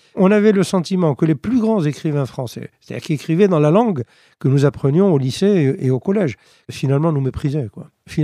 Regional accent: Algeria; c'est pas seulement parce que je suis né en Algérie que j'ai vécu les drames et les tragédies de cette guerre étant enfant puis adolescent.

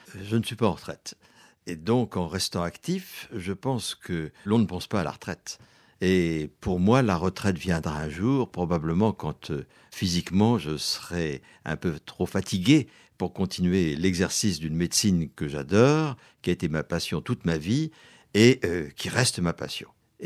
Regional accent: Hauts-de-France, France; also born or lived in Paris; je suis reparti bien évidemment grandir dans le Nord-Pas-de-Calais, dans cette mine d'Hénaliétard que mon père dirigeait, c'était la fosse 7 à Dourges

